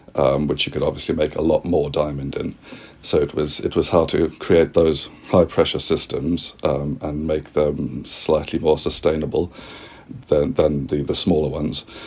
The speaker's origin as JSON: {"language": "English", "country": "South Africa", "tie": "born or raised there", "said": "growing up in South Africa"}